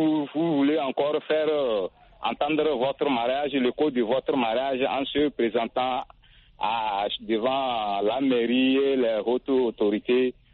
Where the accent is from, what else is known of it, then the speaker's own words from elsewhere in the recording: Togo; Oui, ça, chez moi au Togo, on peut dépenser sur un mariage 5 millions pour un seul mariage